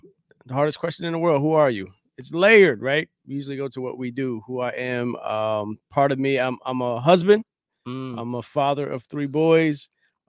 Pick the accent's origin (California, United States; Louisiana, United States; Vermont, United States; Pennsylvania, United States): Pennsylvania, United States; Chester; I'm from Chester, PA originally. Shout out to Chester, PA.